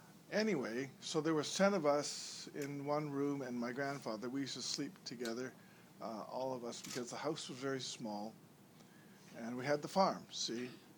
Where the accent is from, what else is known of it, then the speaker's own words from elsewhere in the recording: Chilliwack, British Columbia, Canada; When I was growing up in Chilliwack, we had a farm with one cow.